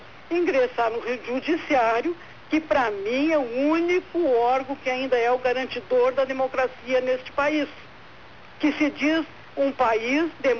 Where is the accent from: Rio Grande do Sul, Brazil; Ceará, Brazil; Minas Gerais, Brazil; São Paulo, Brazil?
Rio Grande do Sul, Brazil; eu sou brasileira, sou gaúcha, meu coração vibra pelo país.